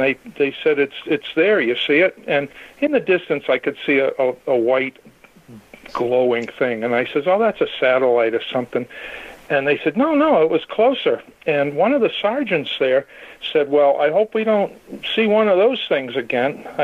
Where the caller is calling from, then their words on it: New Hampshire, United States; I'm in New Hampshire.